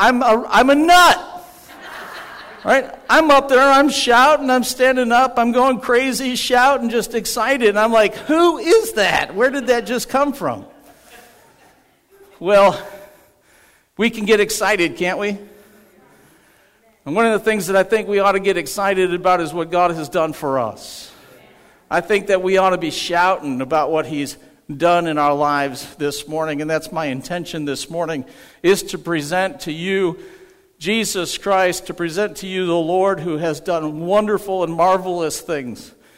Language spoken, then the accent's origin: English; New York, United States; I grew up in Western New York, and so Buffalo Bills was my team, and still I cheer for them